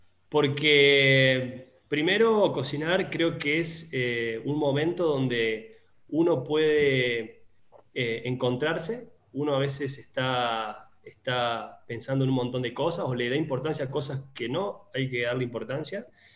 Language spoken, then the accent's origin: Spanish; Córdoba, Argentina; now in Mexico; una comida más callejera, que se hace mucho de donde vengo, que es Córdoba, se llama lomito.